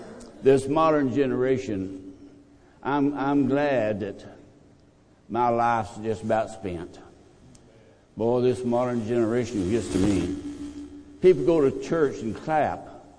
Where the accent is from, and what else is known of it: Texas, United States; born or raised there; also born or lived in New Orleans, Louisiana